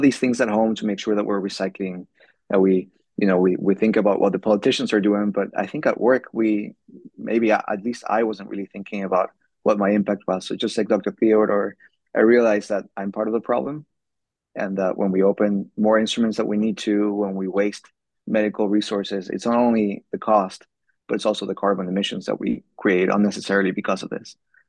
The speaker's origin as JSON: {"language": "English", "country": "Venezuela", "said": "in my home country of Venezuela, I always was climbing these glaciers that I would hear that were bigger before, and now they're smaller"}